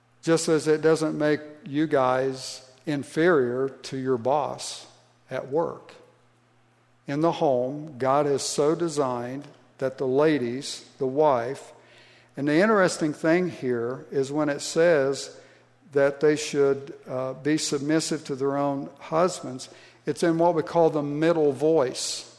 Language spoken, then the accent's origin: English; Ohio, United States; And one of the things growing up in Southeast Ohio in the churches that we did